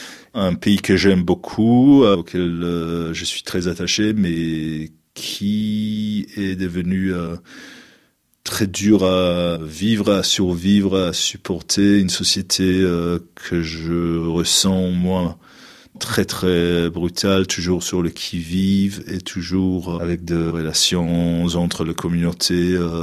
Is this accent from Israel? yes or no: yes; Israel; je suis né en Israël, j'étais socialisé là-bas, j'étais fabriqué par mes parents survivants de la Shoah.